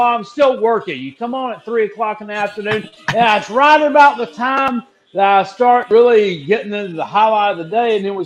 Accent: Aynor, South Carolina, United States; from Ainer.

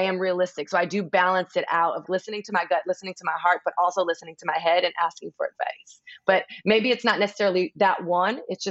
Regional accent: Miami, Florida, United States; And I guess growing up in Miami, Florida, I didn't necessarily have the opportunity to travel with my family.

